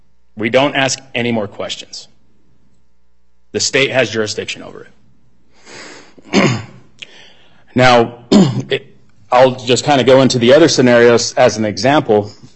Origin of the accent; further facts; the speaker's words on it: Ely, Nevada, United States; I grew up in Ely, so that is a neighboring jurisdiction